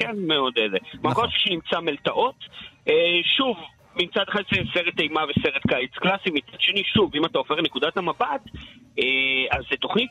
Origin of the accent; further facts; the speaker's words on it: Tel Aviv, Tel Aviv District, Israel; גם כי אני תל אביבי מעצבן.